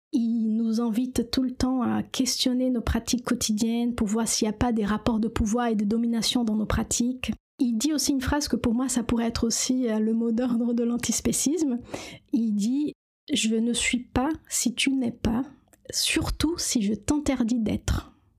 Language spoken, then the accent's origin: French; Brazil; now in France; parce que je suis brésilienne et que la musique c'est très important